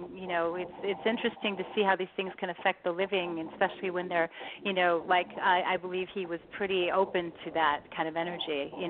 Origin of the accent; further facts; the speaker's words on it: Hollywood, California, United States; that I kind of always admired growing up in Hollywood.